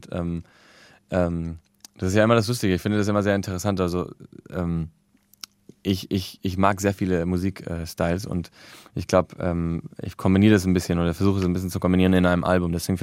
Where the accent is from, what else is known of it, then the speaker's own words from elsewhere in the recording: Barcelona, Catalonia, Spain; now in Berlin, Germany; ich bin ja in Barcelona aufgewachsen und bin dort geboren und wohne ja erst seit 2 Jahren in Berlin